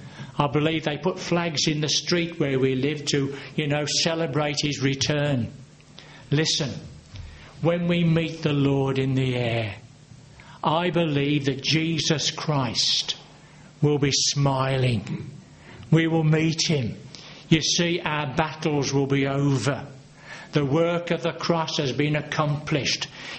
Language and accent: English; England, United Kingdom; We're English. We're English.